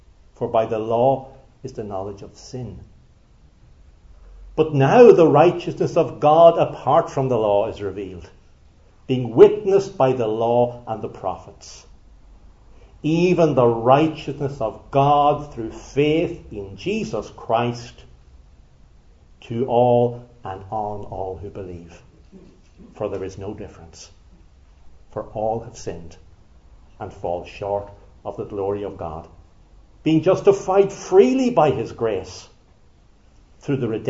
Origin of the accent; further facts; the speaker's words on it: Ireland; in case you think I'm being particularly critical as an Irishman, we all want to be a little bit critical of the British.